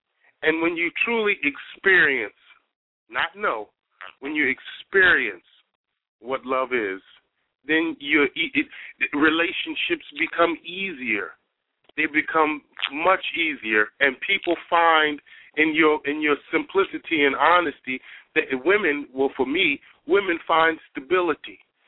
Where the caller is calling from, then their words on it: Philadelphia, Pennsylvania, United States; I'm calling from Philadelphia.